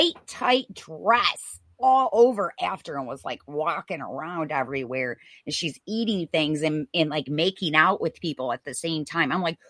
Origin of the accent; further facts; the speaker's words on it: Michigan, United States; This morning on Fox, Michigan was tied, you know, and being my home state, I pay close attention to that.